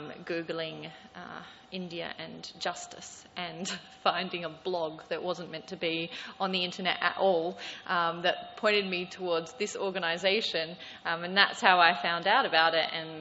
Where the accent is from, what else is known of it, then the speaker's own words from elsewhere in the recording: Australia; accent: Australian; also born or lived in England / Hong Kong; I spent some time in my childhood in a couple of different places. I was born in England, but, you know, I consider myself Australian. I sound Australian, obviously. And in Hong Kong, actually.